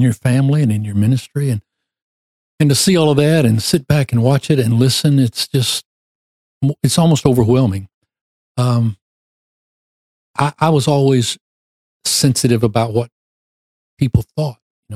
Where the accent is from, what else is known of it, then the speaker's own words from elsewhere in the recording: Mobile, Alabama, United States; Because I'm from Mobile, Alabama. I grew up in a great church.